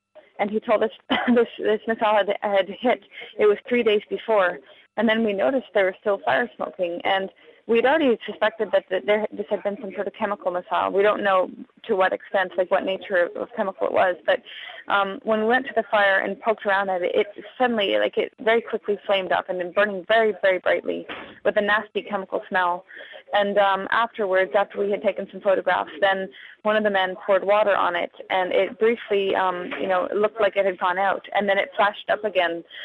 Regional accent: Canada; I'm a Canadian human rights advocate and freelance journalist, and I'm now in Gaza City.

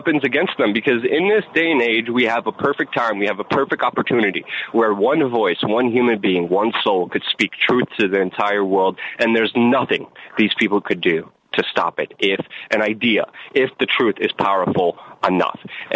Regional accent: New York, United States; And I'm from New York, and I even have to scale back.

